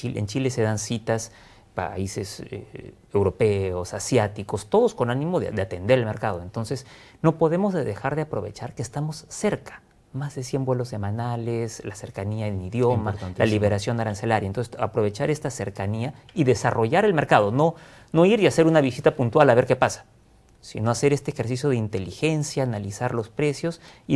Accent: Peru; Somos nosotros los peruanos

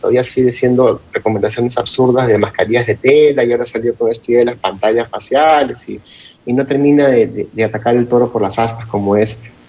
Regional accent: Peru; y como peruanos tenemos que votar informados

